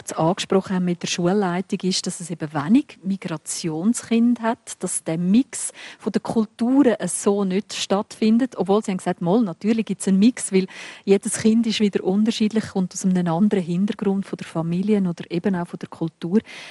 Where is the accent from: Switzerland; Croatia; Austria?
Switzerland; Das ist halt einfach bei uns in der Schweiz.